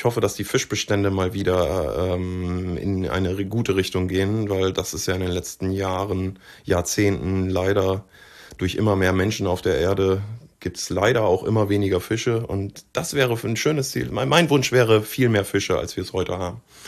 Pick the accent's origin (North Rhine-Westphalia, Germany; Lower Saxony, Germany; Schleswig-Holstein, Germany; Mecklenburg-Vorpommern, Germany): Lower Saxony, Germany; Osnabrück; Ich komme aus Osnabrück, bin in Osnabrück geboren